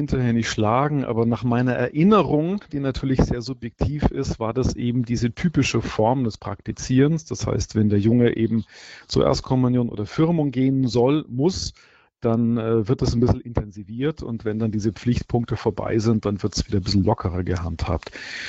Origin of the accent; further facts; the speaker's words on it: Bischberg, Bavaria, Germany; also born or lived in Bamberg; Ich bin in Bamberg geboren worden, in Oberfranken, ist ja auch ein Erzbistum, in einem Vorort dort in Bischberg aufgewachsen. Da ist man sozusagen automatisch katholisch getauft, mit dem Fruchtwasser der Mutter, könnte man sagen. Aber natürlich, ich bin 74 geboren.